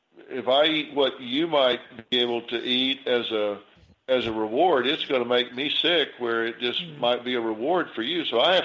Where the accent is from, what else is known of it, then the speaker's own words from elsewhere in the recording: the South, United States; And I grew up in the South, and my mother would fix us sweet tea.